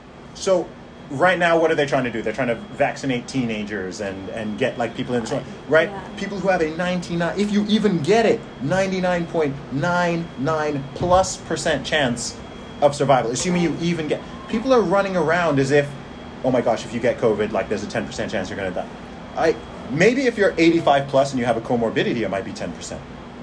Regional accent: England, United Kingdom; Throughout this whole thing, I'm from England.

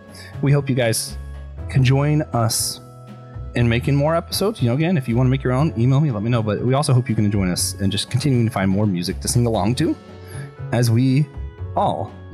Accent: United States; Freedom is something incredibly important to me, both as an American, as a Christian

